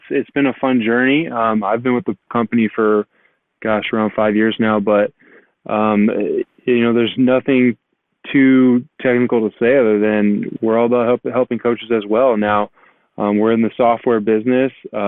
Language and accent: English; Iowa City, Iowa, United States; It's my family. I'm from Iowa City, Iowa, and my dad, he grew up playing ball, you know, on a farm with a hoop in his barn.